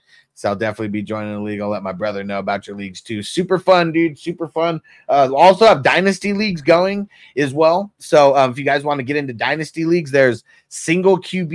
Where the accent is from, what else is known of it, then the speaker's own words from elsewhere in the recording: San Diego, California, United States; now in Las Vegas, United States; originally from California. I'm from San Diego. I moved out to Vegas like 2 years ago.